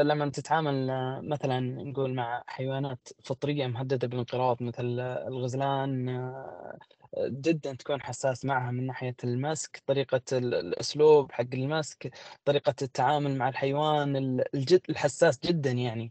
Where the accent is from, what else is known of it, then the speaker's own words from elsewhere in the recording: Saudi Arabia; مثل ما مشهور عندنا في السعودية